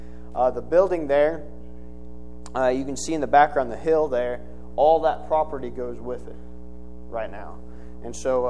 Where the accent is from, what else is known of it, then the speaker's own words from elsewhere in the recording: Montana, United States; God had put in my heart a long time ago to go start church in my home state. And I'm from there, and so there's no culture shock.